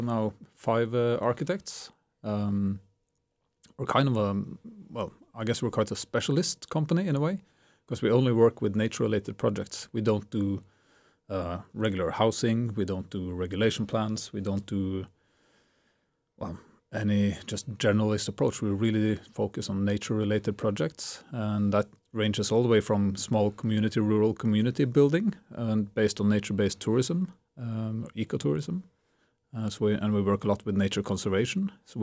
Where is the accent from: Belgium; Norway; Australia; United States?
Norway; Vardø, Finnmark; I'm visiting from Vardø. It's a small fishing village, actually, in the furthest northeast of Norway.